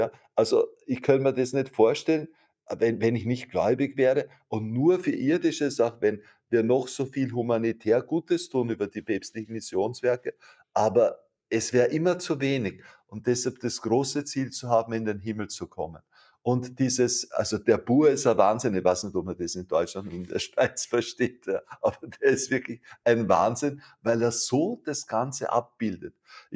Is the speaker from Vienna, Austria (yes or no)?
yes; Vienna, Austria; ich bin ein Wiener